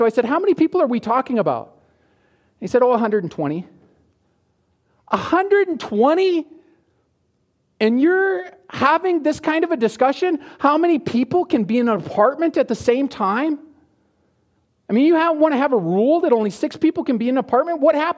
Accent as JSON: {"language": "English", "region": "Montana", "country": "United States", "tie": "born or raised there", "said": "You know, I grew up in Montana"}